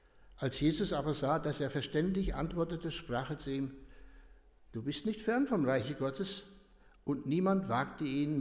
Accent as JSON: {"language": "German", "town": "Reiskirchen", "region": "Hesse", "country": "Germany", "said": "Ich stamme nämlich hier aus der Gegend, Reiskirchen, wenn euch das was sagt."}